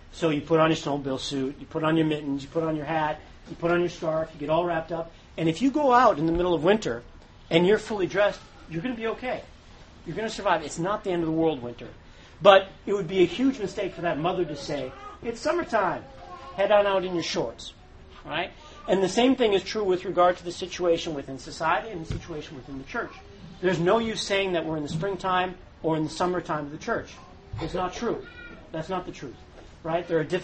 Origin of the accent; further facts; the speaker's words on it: Minnesota, United States; I come from Minnesota where it's deathly cold, right?